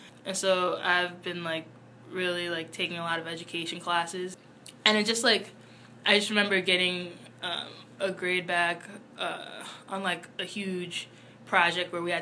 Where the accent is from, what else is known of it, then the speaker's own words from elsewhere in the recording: New York City, New York, United States; I'm from New York City, so this is, like, not that bad of a drive.